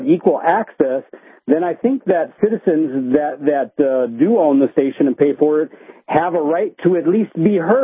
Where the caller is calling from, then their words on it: Albuquerque, New Mexico, United States; because I was calling from Albuquerque